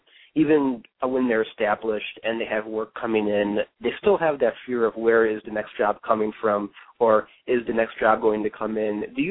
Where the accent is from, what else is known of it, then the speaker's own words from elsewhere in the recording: Hickory Hills, Illinois, United States; I'm actually from Hickory Hills, Illinois myself, so I'm in Illinois right now, actually.